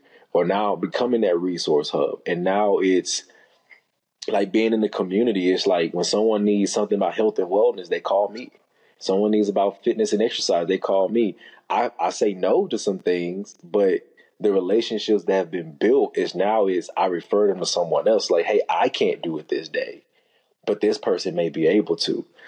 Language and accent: English; Texas, United States; Growing up, I'm from East Texas, and health and fitness is not a thing.